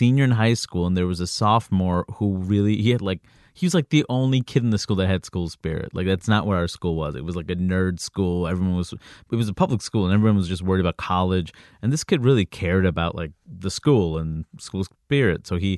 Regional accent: Queens, New York, United States; I grew up throughout Queens. I grew up in Jackson.

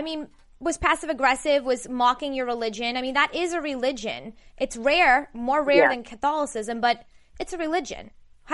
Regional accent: Boston, Massachusetts, United States; now in Los Angeles, United States; I'll tell you, I'm from Boston. And, you know, when I came here, it's a culture shock.

